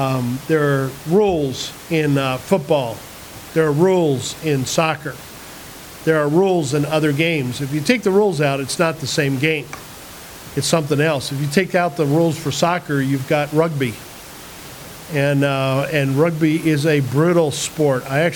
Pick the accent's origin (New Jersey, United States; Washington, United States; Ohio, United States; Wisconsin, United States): New Jersey, United States; Church I grew up in New Jersey, our pastor, we would celebrate communion once a month